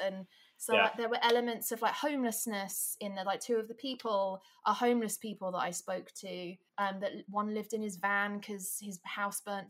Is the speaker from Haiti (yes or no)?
no; United Kingdom; And I think as British people, we now have a better understanding